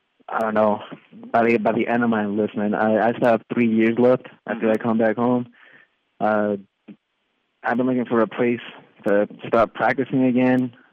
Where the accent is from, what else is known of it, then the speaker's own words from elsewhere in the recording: Bullhead City, Arizona, United States; moved away as an adult; I'm originally from Bullhead City, Arizona. I lived there until I was about 18, and I left for boot camp.